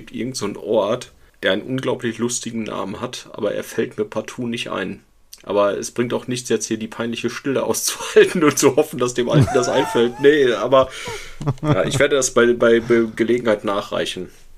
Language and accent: German; North Rhine-Westphalia, Germany; der kommt aus dem tiefsten Hochsauerlandkreis, der Depp